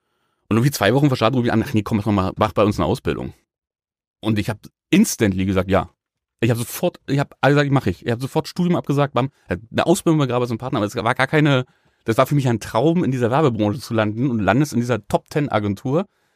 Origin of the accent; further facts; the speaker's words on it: East Germany, Germany; als Ostdeutscher ist für mich wie Weihnachtsessen gewesen